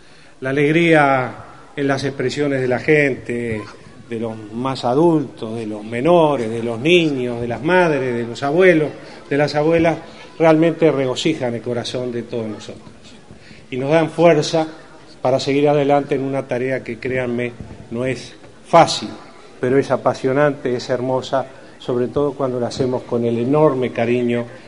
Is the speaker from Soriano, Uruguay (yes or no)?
yes; Villa Soriano, Soriano, Uruguay; los hombres y mujeres de esta villa, los hombres y mujeres de mi tierra.